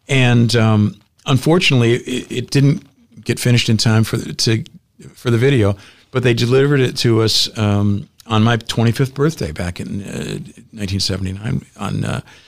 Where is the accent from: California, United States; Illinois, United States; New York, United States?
Illinois, United States; Chicago; Growing up in the Chicagoland area, listening to Chicago radio from the time I was young, you were exposed to every different genre on the radio.